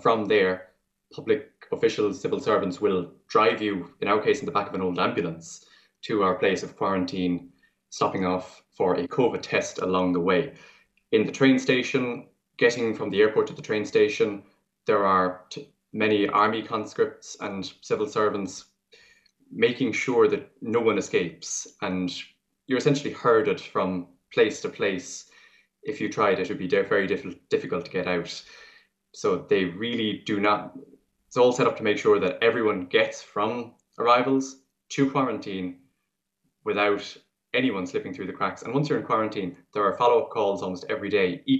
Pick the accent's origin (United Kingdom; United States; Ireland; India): Ireland; Munster; now in Seoul, South Korea; I'm originally from County Clare